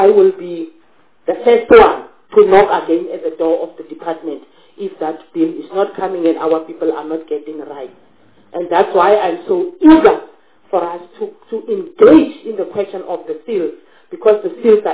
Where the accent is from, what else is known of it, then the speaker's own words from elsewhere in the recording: Northern Cape, South Africa; Yes, Chairperson, that's where I come from. I'm from Namakwaland.